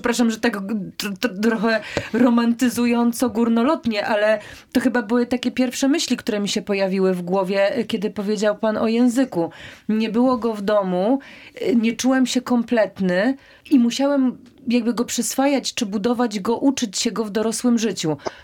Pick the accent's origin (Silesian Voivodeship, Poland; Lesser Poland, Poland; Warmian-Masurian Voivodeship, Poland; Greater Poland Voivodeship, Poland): Lesser Poland, Poland; Gorlice; Ja jestem z Gorlic, też nie jestem wciąż u siebie.